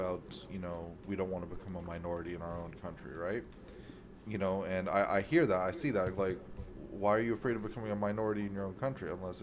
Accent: Canada; And listen, I'm a Canadian, right?

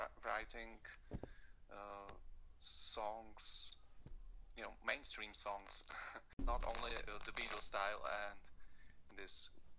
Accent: Czechia; I'm from Czech Republic.

